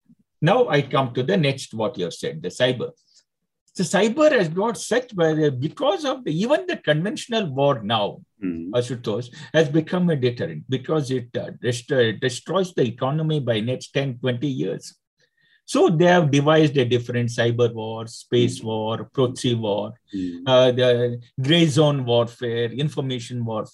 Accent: India; When I'll take it as an Indian point of view rather than say the everything.

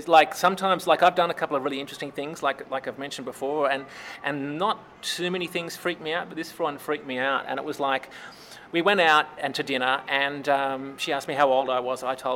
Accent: Malaysia; And they think I'm Indian, but I'm not. I'm actually from Malaysia.

